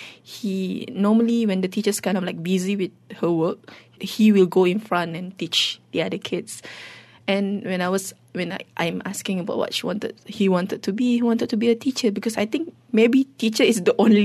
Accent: Malaysia; English is a second language; being a Malaysian

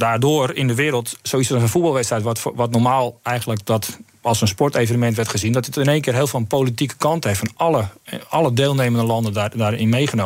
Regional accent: Netherlands; En alle experts en wij zelf ook als Nederlanders zijn in één keer heel erg in een doeme scenario aan kijken.

